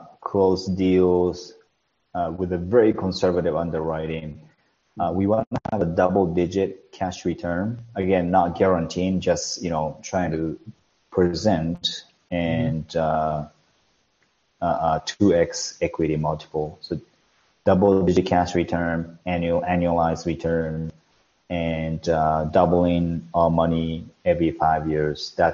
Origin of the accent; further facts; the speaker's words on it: Japan; English is a second language; now in United States; I'm originally from Japan, and I didn't know where the Wisconsin is, to be honest, before I acquired my first deal.